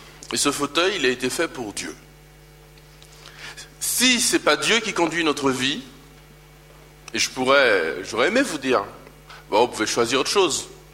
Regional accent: Martinique; parce que je suis martiniquais quand même. Je suis pas suisse.

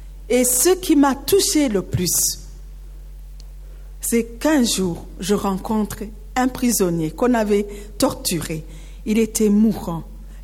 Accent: Burundi; ils sont arrivés à l'aéroport chez nous, au Burundi

